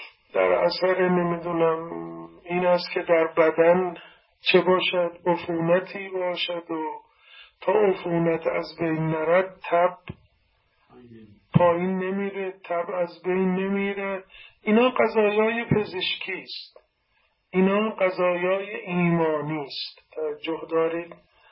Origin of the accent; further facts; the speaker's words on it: Iran; گفتم من ایرانیم و اینجا قریبم